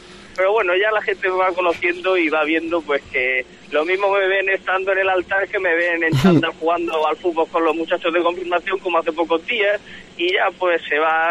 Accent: Region of Murcia, Spain; yo soy murciano de pura cepa y con mucha pasión

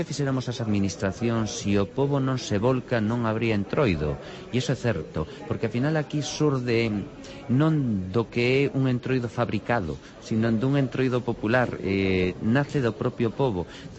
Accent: Vigo, Galicia, Spain; also born or lived in Germany; eu que me criei en Vigo, como eu digo, son emigrante de segunda xeración, na sentido que primeiro nací en Alemania, pero despois emigramos a Vigo con os meus pais

